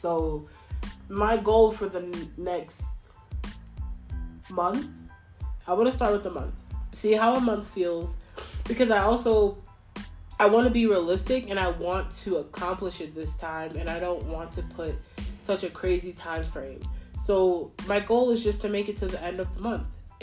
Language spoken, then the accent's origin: English; Mount Vernon, United States; This is when I was living back in my hometown in Mount Vernon.